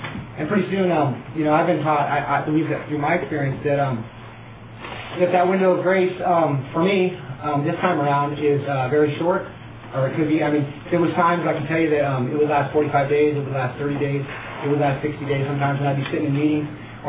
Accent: Camarillo, California, United States; also born or lived in Paso Robles; You know, I was born in Paso Robles, California. Grew up down in Ventura County, Camarillo down there.

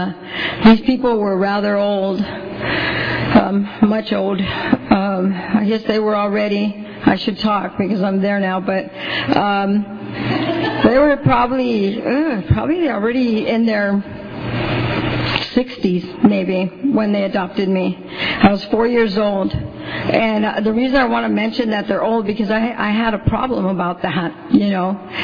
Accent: Long Beach, California, United States; also born or lived in San Antonio, United States; I was born in San Antonio, Texas, and my parents moved on out to Long Beach.

